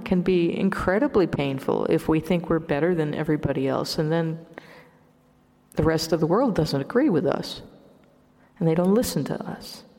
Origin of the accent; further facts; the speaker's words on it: Hawaii, United States; I personally like this word a lot because I'm from Hawaii, and in the Hawaiian language, mana means power.